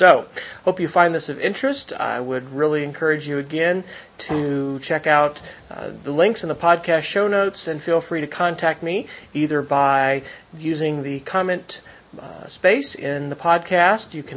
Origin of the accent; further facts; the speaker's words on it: Manhattan, Kansas, United States; now in Texas, United States; I grew up in Manhattan, And although I will admit I've lived in Texas now longer than I've lived in Kansas